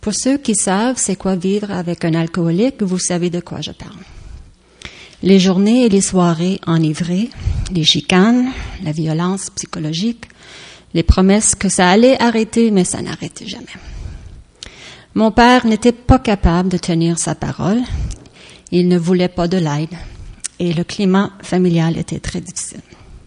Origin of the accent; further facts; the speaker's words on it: Montreal, Quebec, Canada; born there; French is a second language; Je suis née à Montréal. Mes parents venaient de l'Estonie. C'est un petit pays près de la Scandinavie et qui, pendant la guerre, avait été annexé par la Russie. Nous parlions l'estonien et l'anglais à la maison.